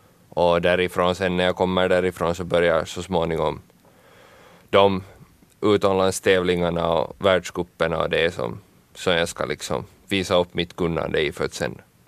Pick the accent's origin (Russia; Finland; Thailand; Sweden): Finland; men det där målen är inte liksom hemma i Finland i princip för mig för tillfället